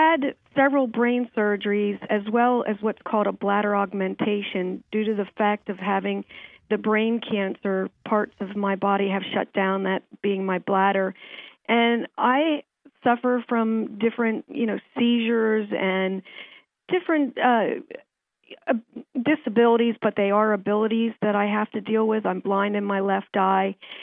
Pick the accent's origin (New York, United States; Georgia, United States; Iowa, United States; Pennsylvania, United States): Pennsylvania, United States; now in Washington, United States; I'm from Pennsylvania, and when I lived there, I played field hockey and competitive team sports.